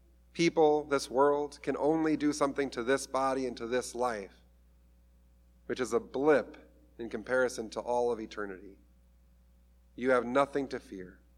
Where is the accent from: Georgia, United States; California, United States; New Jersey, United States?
California, United States; I'm from Southern California. We're used to those.